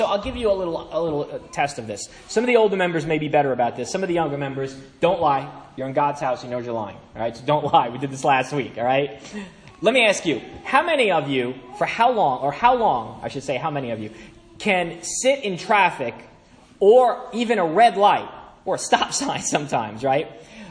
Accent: Brooklyn, New York, United States; I'm from Brooklyn, New York, if you haven't already known from my voice.

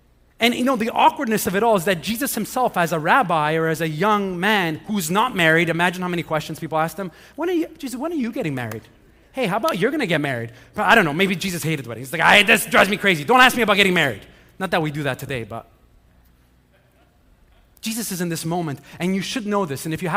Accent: Montreal, Quebec, Canada; I grew up here in Montreal

